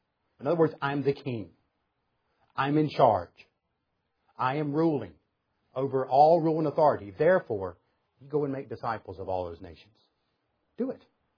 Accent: the South, United States; So this is where it really helps being the Southerner.

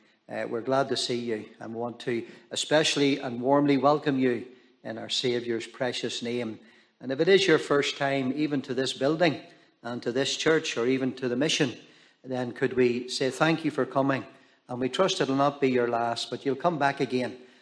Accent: Lurgan, Northern Ireland, United Kingdom; First of all, I'm from Lurgan, Lurgan Park, and on the bench.

